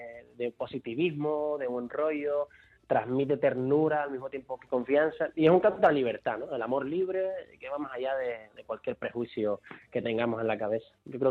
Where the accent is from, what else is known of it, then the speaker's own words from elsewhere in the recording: Canary Islands, Spain; Perdóname, pero te tengo que dar un poco de envidia porque es lo que me toca como canario.